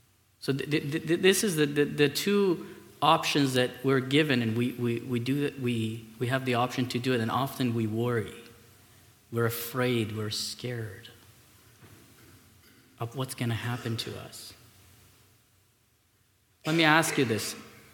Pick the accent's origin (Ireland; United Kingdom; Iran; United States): Iran; Well, I grew up in Iran.